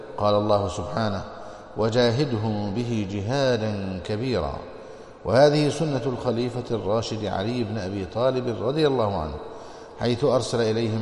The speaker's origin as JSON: {"language": "Arabic", "country": "Egypt"}